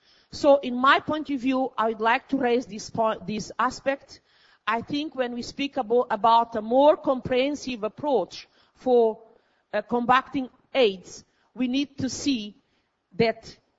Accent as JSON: {"language": "English", "country": "Mozambique", "said": "I am from Mozambique, a sub-Saharan African country."}